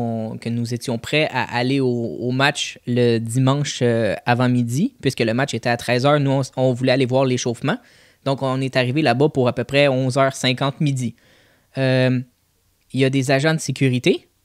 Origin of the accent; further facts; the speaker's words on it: Canada; Tu sais, avec mon père, nous, on est comme, on vient du Canada.